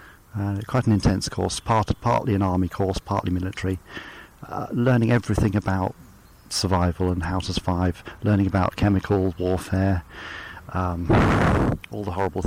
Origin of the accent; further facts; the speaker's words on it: Bournemouth, South West England, United Kingdom; born there; I was born in Bournemouth